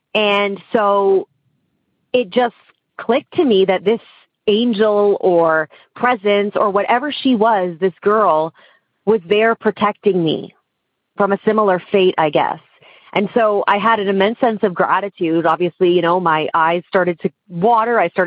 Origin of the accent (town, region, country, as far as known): Ontario, Canada; born or raised there